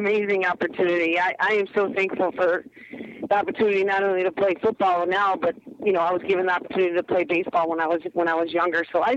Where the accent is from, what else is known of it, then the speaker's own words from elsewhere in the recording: Chicago, Illinois, United States; So I come from a football family, but I grew up in the Chicago Park Districts